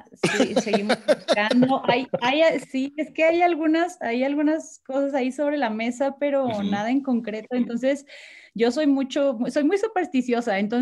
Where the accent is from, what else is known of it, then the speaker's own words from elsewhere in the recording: Mexico; lo que nos hace falta a nosotras como mexicanas es justo competir